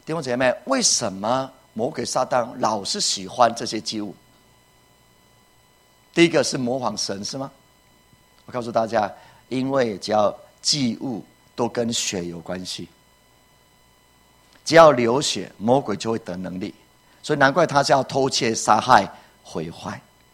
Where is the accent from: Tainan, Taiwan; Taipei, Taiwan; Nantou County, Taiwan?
Nantou County, Taiwan; Puli; 以前我在埔里啊长大的时候。